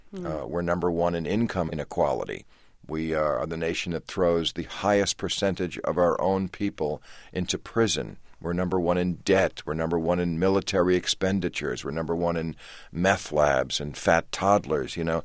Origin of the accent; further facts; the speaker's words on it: Ireland; I'm Irish, you know.